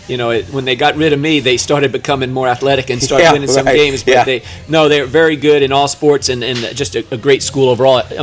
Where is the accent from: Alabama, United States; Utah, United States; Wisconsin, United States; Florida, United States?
Florida, United States; Fort Lauderdale; I'm family's from all up in Brooklyn, New York, but I was born in Punta Gorda, Florida, grew up in Fort Lauderdale, went to St. Thomas Aquinas High School